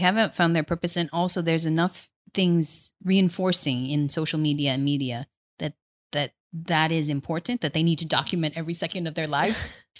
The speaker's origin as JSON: {"language": "English", "town": "Chicago", "region": "Illinois", "country": "United States", "tie": "born or raised there", "said": "So I grew up in Chicago, and my father, the way he raised me was, we are in the United States now, and we have to make a life for ourselve"}